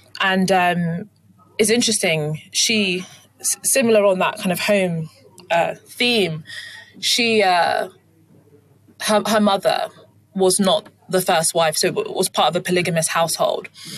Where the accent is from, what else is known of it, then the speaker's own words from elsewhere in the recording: South East England, United Kingdom; So it was the household that I grew up in was British Nigerian. So as I was raised also in Kent, that it was a majority white British kind of environment in schools and so on.